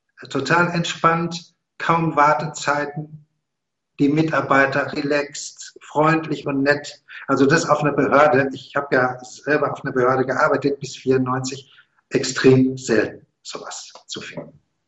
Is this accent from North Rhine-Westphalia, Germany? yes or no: yes; Dortmund, North Rhine-Westphalia, Germany; also born or lived in Aachen; now in Simmerath, Germany; Ich bin nun mal ein Großstadtkind. Ich bin in Dortmund geboren, habe viele Zeit meines Lebens in Dortmund gelebt. Also bis 2010 war ich ja in Dortmund, dann nach Aachen. Und jetzt sind wir seit Juli hier in Ruhrberg, in Simmerath. Direkt am See, mit Seeblick.